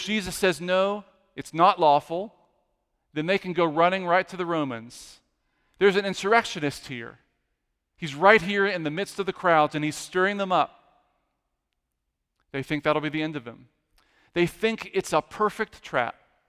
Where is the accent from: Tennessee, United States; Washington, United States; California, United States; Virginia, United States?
Virginia, United States; Richmond; And growing up in Richmond, I remember the toll on 95 right in the middle of the city, the Belvedere Toll Plaza.